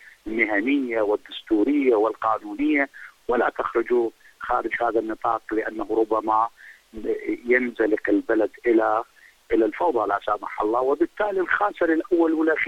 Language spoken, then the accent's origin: Arabic; Iraq; وأنا ابن العراق